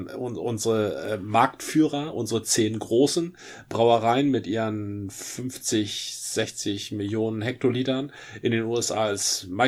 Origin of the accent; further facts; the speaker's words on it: Schleswig-Holstein, Germany; ich bin ja im Schleswig-Holstein aufgewachsen an der Westküste